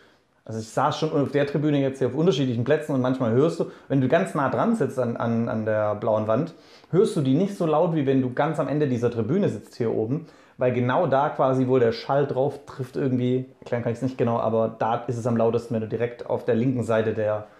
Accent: Leipzig, Saxony, Germany; Da war ein Fan erbost, dass ich mitkommentiert habe als Leipziger

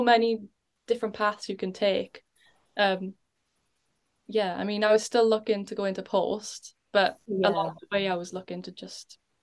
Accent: Wales, United Kingdom; No, I'm from the Rhondda.

